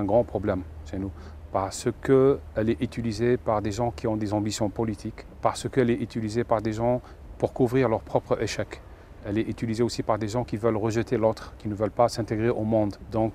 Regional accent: Algeria; je suis algérien

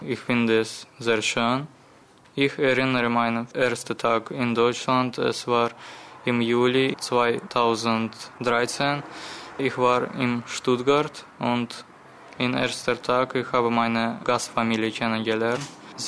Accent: Baku, Azerbaijan; German is a second language; Ich komme aus Aserbaidschan. Ich war 1999 in Baku geboren. Ich lerne Deutsch

